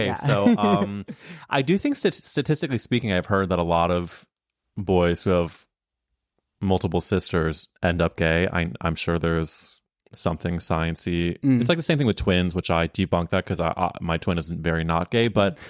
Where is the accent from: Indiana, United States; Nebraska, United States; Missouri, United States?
Missouri, United States; St. Louis; So I'm from St. Louis, Missouri